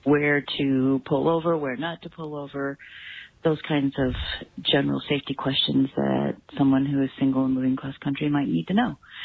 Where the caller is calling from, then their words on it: Arizona, United States; I'm calling from Arizona.